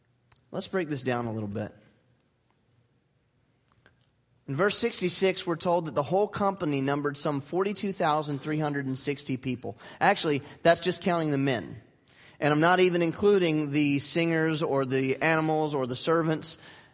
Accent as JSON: {"language": "English", "country": "United States", "said": "Forgive me, I am American"}